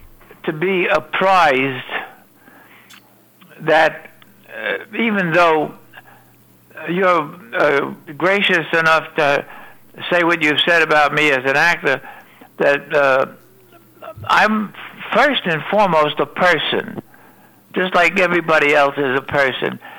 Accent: Brooklyn, New York, United States; I'm from Brooklyn, so I was taught to be honest and truthful.

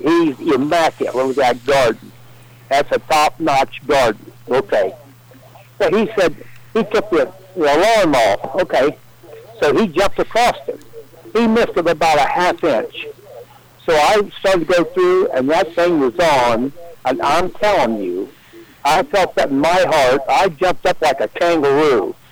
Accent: Marion, United States; because I grew up in Marion, and I know

